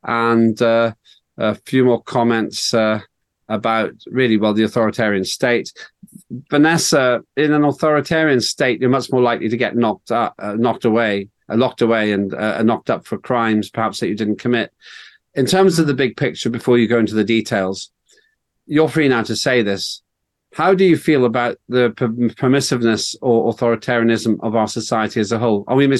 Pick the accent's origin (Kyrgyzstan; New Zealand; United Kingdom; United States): United Kingdom; Northern Ireland; And I grew up in Northern Ireland where you had internment, which meant that you could be detained without trial indefinitely.